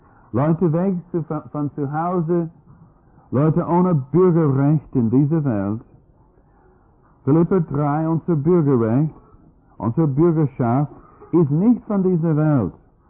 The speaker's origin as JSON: {"language": "German", "country": "United States", "said": "Und ich als Amerikaner mit einem Bulgaren"}